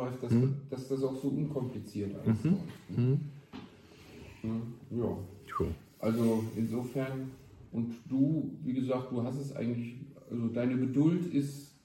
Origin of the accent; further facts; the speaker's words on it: Cologne, North Rhine-Westphalia, Germany; ich komme ja aus dem Rheinland, aus Köln, Nähe Köln.